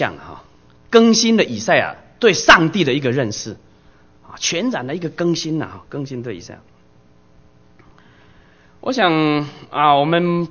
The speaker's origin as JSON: {"language": "Chinese", "country": "Taiwan", "said": "我们从台湾来了，"}